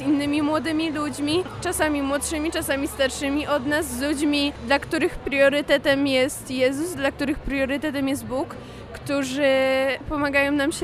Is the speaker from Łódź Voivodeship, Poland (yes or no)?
yes; Dąbrowa, Łódź Voivodeship, Poland; Jestem z Dąbrowy spod Wielunia